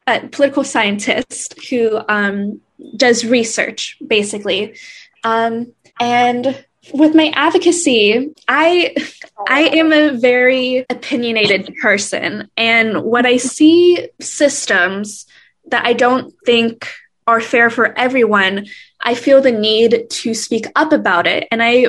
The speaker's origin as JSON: {"language": "English", "town": "Fort Wayne", "region": "Indiana", "country": "United States", "lives_now": "Bloomington, United States", "said": "I am from Fort Wayne, Indiana. However, I'm currently in Bloomington, Indiana, because I am attending Indiana University."}